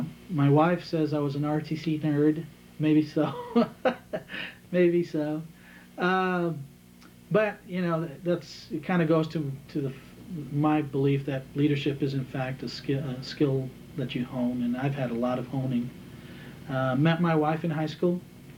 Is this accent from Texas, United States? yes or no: yes; El Paso, Texas, United States; So actually, I'm a first-generation American on my mother's side. Born and raised in El Paso. Graduated from Isleta High School, which is in what they call the Valley of El Paso.